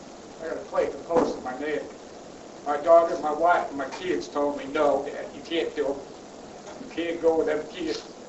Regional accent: Statesville, North Carolina, United States; Statesville, North Carolina.

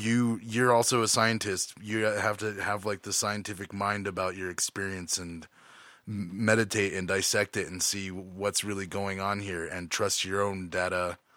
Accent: Boulder, Colorado, United States; born there; There's a lot of Tibetan refugees and lamas in Boulder. And I was born in Boulder, and I ended up being around that a lot and learning

